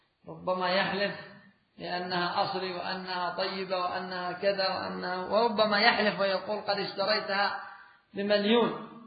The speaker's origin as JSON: {"language": "Arabic", "country": "Yemen", "said": "عندنا في اليمن أيضا أحوال تحصل، أحوال والله المستعان"}